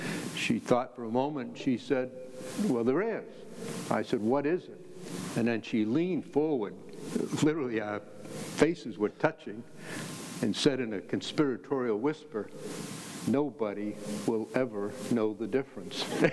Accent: Maine, United States; I feel personally about this because I grew up in Maine.

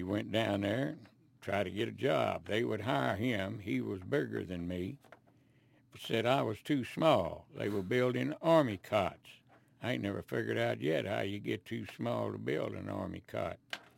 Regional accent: Waco, Texas, United States; I was born right here in Waco, Texas, August 10, 1923. Born and raised in Waco. Went through school in Waco.

